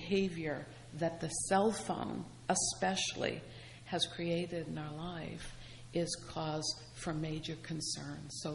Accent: Akron, Ohio, United States; now in New Jersey, United States; I'm a little Midwestern girl. I come from Akron, Ohio, and LeBron James territory.

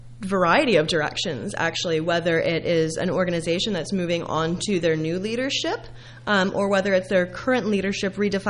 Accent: New Jersey, United States; accent: New Jersey; also born or lived in Oklahoma; apparently my New Jersey accent is thick and in full swing, but I don't know if everyone around here in Jersey would agree with that.

